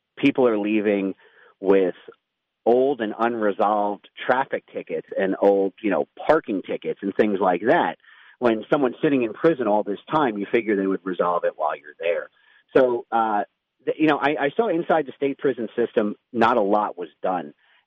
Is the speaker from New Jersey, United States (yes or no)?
yes; New Jersey, United States; So I'm from New Jersey originally. I was a defense lawyer there for about a decade